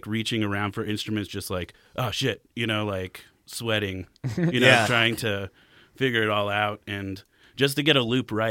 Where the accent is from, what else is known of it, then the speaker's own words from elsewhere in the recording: Fontana, California, United States; born there; also born or lived in Portland / Sacramento / Billings; Fontana, in San Bernardino County.